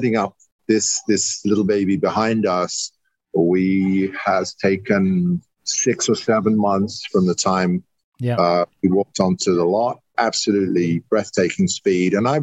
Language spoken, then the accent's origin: English; United Kingdom; now in United States; I'm a flag-waving American now. I grew up in the Italian. I grew up in the UK.